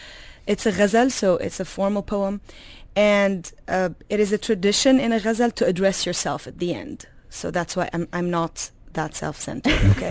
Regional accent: Tripoli, North Governorate, Lebanon; It probably departs from my relationship to my hometown, Tripoli, Lebanon

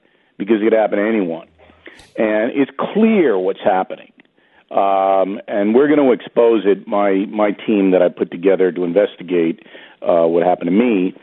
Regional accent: Long Island, New York, United States; I'm from Long Island.

